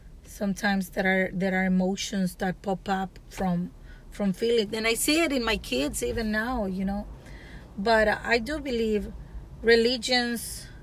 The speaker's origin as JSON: {"language": "English", "country": "El Salvador", "said": "I'm from El Salvador, and you know something that bothers me"}